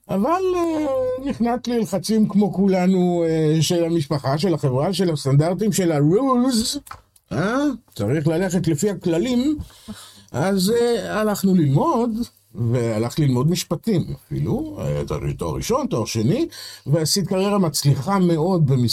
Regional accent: Petah Tikva, Central District, Israel; כן, שכנים אפילו, דרך אגב, גדלנו באותה שכונה, כפר גנים, גילינו את זה רק עכשיו.

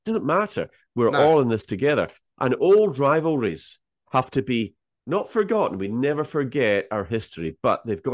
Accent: Scotland, United Kingdom; I'm a Scottish Highlander, right?

